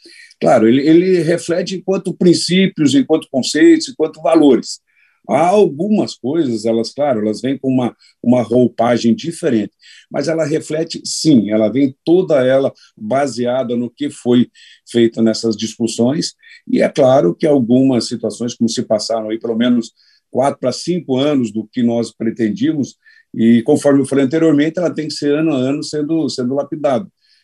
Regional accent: Paraná, Brazil; eu sou do estado do Paraná

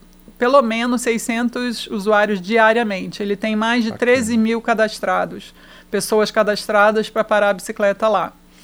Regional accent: Niterói, Rio de Janeiro, Brazil; A gente tem uma cidade no Rio de Janeiro, que é Niterói, é minha cidade natal

